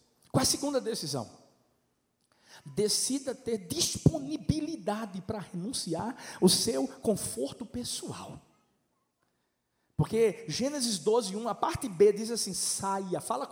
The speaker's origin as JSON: {"language": "Portuguese", "town": "Recife", "region": "Pernambuco", "country": "Brazil", "tie": "born there", "said": "Mas eu nem conhecia Paulista, gente. Eu nasci em Recife."}